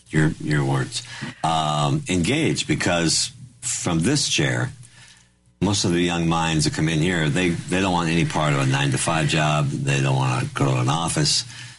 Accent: South Dakota, United States; By the way, I'm from South Dakota.

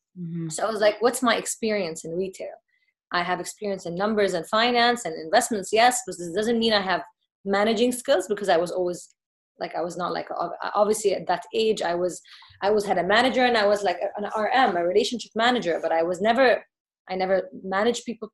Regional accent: Jeddah, Makkah Province, Saudi Arabia; My hometown is Jeddah, Saudi Arabia.

